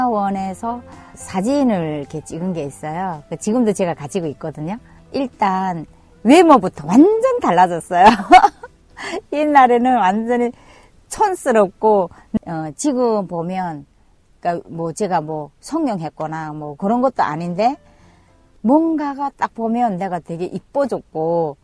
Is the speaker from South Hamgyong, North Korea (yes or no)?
yes; Hamhung, South Hamgyong, North Korea; now in South Korea; 고향은 북한이고요. 함흥냉면 하면 많은 사람들이 알고 있고 또 저희 고향은 함경남도 함흥에서 제가 그 탈북을 해서 대한민국에 입국해서 지금은 그래도 나름대로 제가 그 대한민국에 잘 정착해서 결혼까지 하고